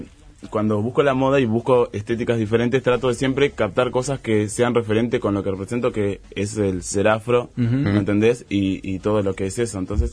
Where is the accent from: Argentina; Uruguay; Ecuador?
Uruguay; Melo, Cerro Largo; also born or lived in Montevideo; Yo soy de Melo, aclaro eso porque la gente a veces se confunde. Yo nací en Montevideo, pero siempre me crié en Melo, soy de allá.